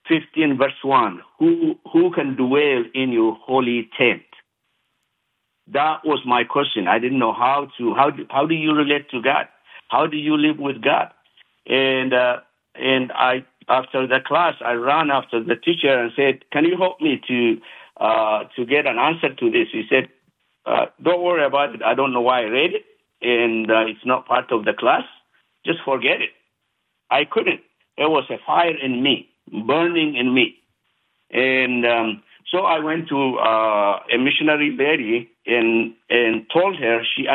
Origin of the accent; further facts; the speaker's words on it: Ethiopia; English is a second language; I'm from Ethiopia. I was born in the remote part of Ethiopia and grew up. And I am the 10th and the last child.